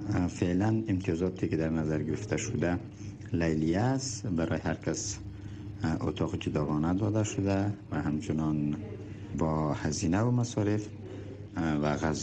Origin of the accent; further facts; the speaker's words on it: Afghanistan; ما نظامهای افغان هستیم